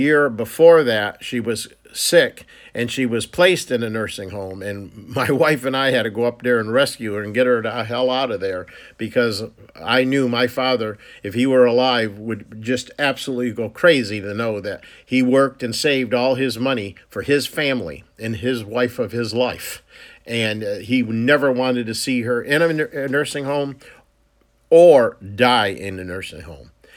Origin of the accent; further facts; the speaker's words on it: Milford, Connecticut, United States; She lived in Connecticut, in our home, the same home that I was born and raised in. I was born in the Milford Hospital, but I was raised in that home, and that home means a lot to me.